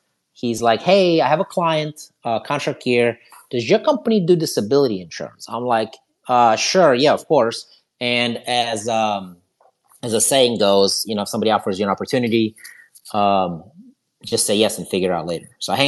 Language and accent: English; Ohio, United States; And then I grew up in Ohio.